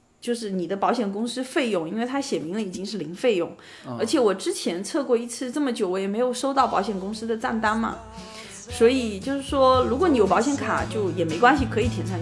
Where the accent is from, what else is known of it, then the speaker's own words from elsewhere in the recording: Fujian, China; 而且我们福建人比较耐寒